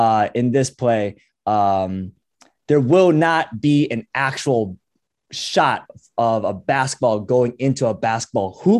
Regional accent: Rochester, Minnesota, United States; Yeah, I grew up in Minnesota, nice. Rochester, Minnesota, with the Mayo Clinic.

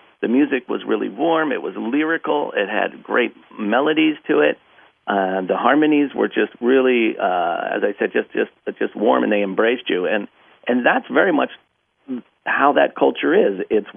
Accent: East Coast, United States; I grew up on the East Coast, but my father had an amazing record collection.

